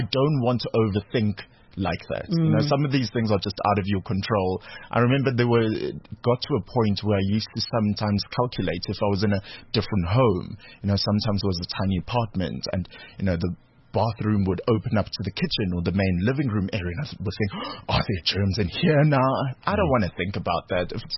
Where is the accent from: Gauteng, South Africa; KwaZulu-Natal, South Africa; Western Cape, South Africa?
KwaZulu-Natal, South Africa; Durban; accent: Durban; See, I'm so cognizant of my Durban accent peeping up them sometimes.